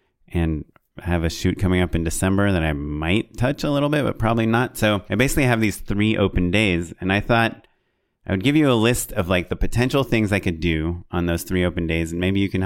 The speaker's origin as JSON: {"language": "English", "region": "California", "country": "United States", "said": "I'm from Orange County for those people that don't know."}